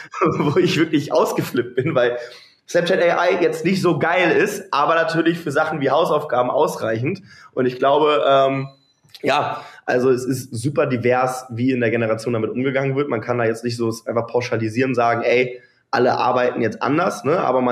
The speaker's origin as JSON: {"language": "German", "region": "Hamburg", "country": "Germany", "tie": "born or raised there", "lives_now": "Berlin, Germany", "said": "21 Jahre jung, born and raised in Hamburg, lebe jetzt in Berlin."}